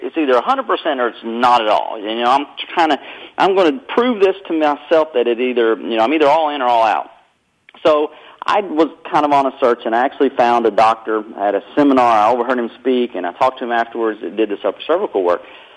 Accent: Kentucky, United States; now in North Carolina, United States; I'm in North Carolina, but that's where I grew up. I was raised in Kentucky.

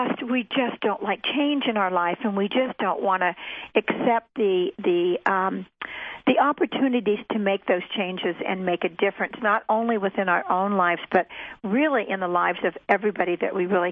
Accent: Canada; born there; My mother and father were divorced. I was born in Canada. My mother had moved to Canada when she was a young girl

